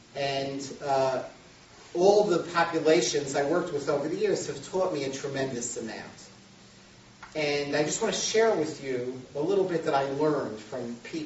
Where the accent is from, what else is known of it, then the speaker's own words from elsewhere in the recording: Far Rockaway, New York, United States; I grew up in Far Rockaway. I grew up right in this neighborhood.